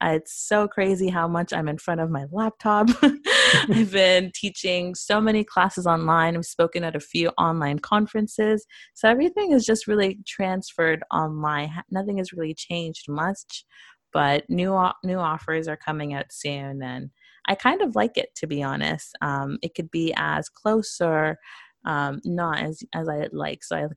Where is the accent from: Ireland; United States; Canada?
Canada; I know I'm Canadian, I'm based in Canada, but our products are in the US.